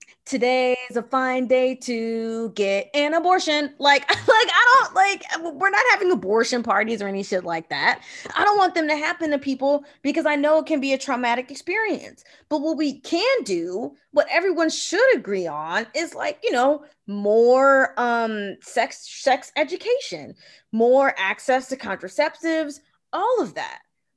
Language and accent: English; Texas, United States; growing up in Texas and still and having friends that are conservative or libertarian, I can understand their concerns.